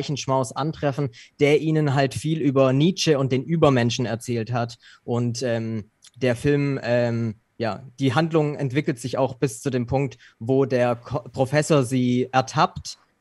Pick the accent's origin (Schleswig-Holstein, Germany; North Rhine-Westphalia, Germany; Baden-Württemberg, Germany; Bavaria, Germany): Baden-Württemberg, Germany; bei uns in der Nähe von Stuttgart, wo ich groß geworden bin